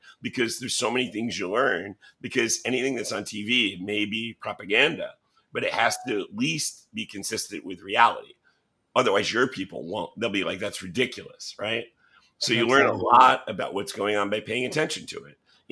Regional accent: United States; I said, "I'm American."

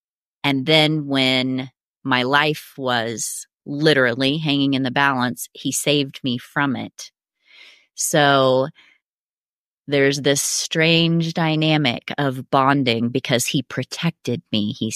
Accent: Missouri, United States; So I grew up in the Midwest, in southern Missouri, in what many would call the buckle of the Bible Belt. You know, there's a church on every corner.

